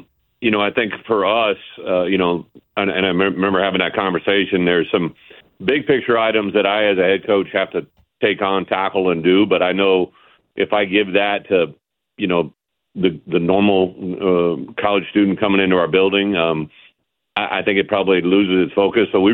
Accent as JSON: {"language": "English", "region": "Illinois", "country": "United States", "tie": "born or raised there", "said": "I'm an Illinois kid. I grew up in Illinois, played high school football in Illinois. I was an Illinois fan growing up"}